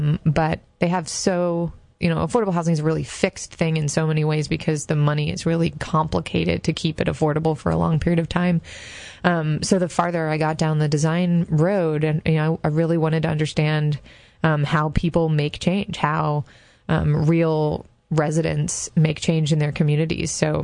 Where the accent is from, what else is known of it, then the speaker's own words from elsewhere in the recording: North Carolina, United States; I grew up in, well, I moved around a lot. It was one of those families. I feel like my childhood was in North Carolina.